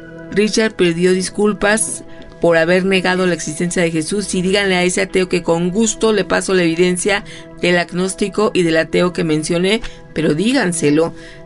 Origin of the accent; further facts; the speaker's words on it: northern Mexico, Mexico; yo también soy norteña, sí